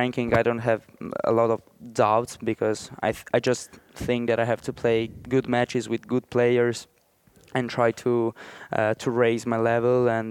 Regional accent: Italy; English is a second language; I'm from Italy

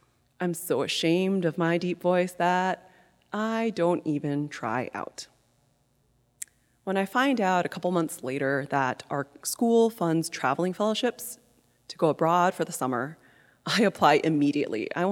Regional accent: Iowa City, Iowa, United States; I'm crouched in right field during t-ball practice in my hometown of Iowa City, Iowa.

